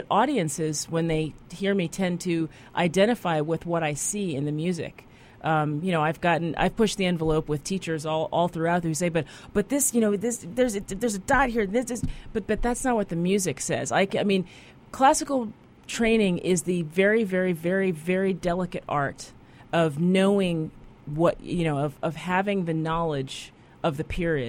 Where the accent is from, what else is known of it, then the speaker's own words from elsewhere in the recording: United States; but as American musicians, we really have to curate the American feel of music to non-Americans